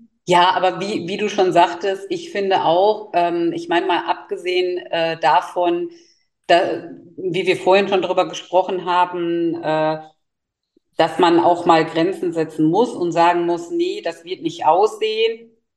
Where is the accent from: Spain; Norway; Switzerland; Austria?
Spain; Ich bin selber Spanierin